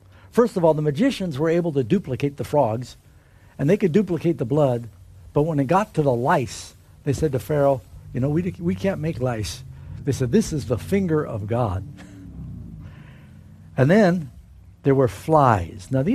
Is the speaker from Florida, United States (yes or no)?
yes; Miami, Florida, United States; my job when I was growing up in Miami was to clean my dad's pool. And in Miami, we had frogs everywhere